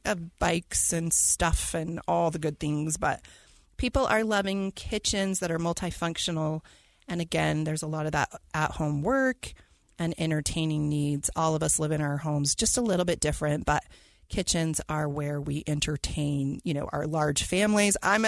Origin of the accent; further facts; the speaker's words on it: Utah, United States; if being born and raised in Utah, we all have a little sticker shock and we think things are very expensive.